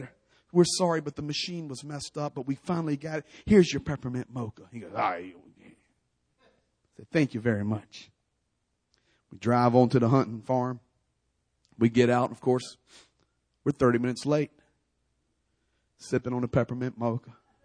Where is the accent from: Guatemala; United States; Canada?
United States; Lynchburg, Virginia; I'm from Virginia originally. I do a lot of bow hunting down in Farmville, Virginia area. Buckingham County, Appomattox County. I was born in Lynchburg.